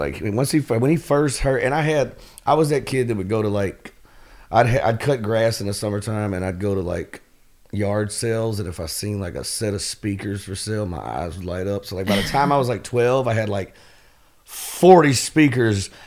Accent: Memphis, Tennessee, United States; born and raised in Fraser, a little hood right in North Memphis. Born and raised, I mean, we were actually like, and you know, we were probably one of the last white families to live in that neighborhood

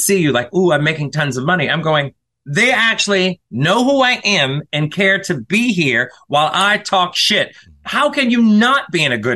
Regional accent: the South, United States; Because I'm from the South, so there was pageant drag.

